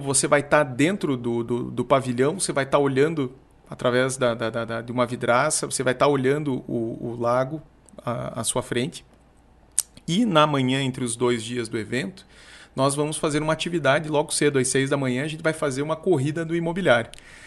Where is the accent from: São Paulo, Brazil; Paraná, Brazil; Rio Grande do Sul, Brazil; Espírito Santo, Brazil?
Paraná, Brazil; Curitiba; nós somos de Curitiba, nós conhecemos muito bem o mercado